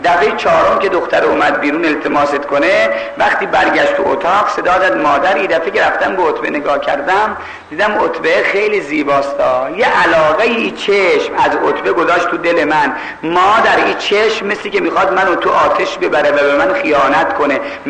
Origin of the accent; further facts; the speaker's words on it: Mashhad, Razavi Khorasan, Iran; now in Tehran, Iran; من بچه ای مشهدم، خدا شاهده هر سال که از تهران میام مشهد